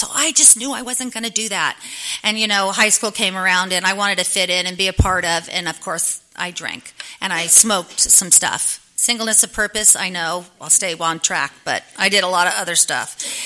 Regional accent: New York, United States; moved away; when we moved here from New York

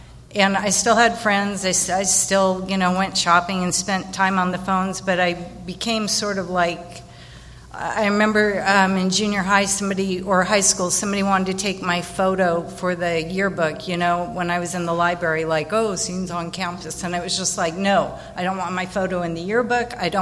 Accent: Escondido, California, United States; So I grew up in Escondido, and I had a relatively normal childhood.

